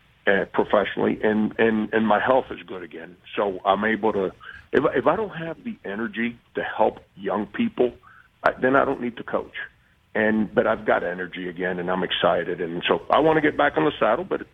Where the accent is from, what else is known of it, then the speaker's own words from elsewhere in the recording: Miami, Florida, United States; You know, I did that my whole life growing up in Miami. Now I'm an old man.